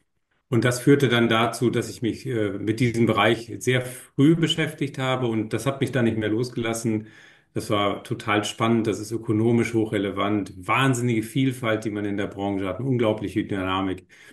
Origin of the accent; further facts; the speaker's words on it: Wettringen, North Rhine-Westphalia, Germany; Das lässt sich nicht vermeiden, wenn man aus dem Münsterland kommt, aus einer kleinen Gemeinde mit 6000 Einwohnern. Wettringen, das ist mein Heimatort.